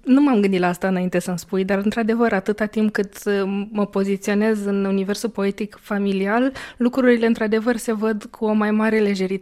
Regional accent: Moldova; born there; Eu m-am născut în Republica Moldova

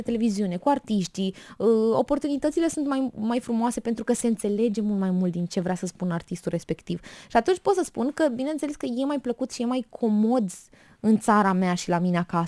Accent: Romania; nu mai știau că sunt din România.

